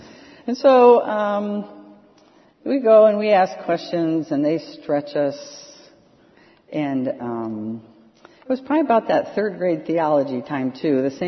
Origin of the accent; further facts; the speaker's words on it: Erie, Pennsylvania, United States; I grew up in Erie, Pennsylvania. Erie is a very Roman Catholic town. This is the 60s.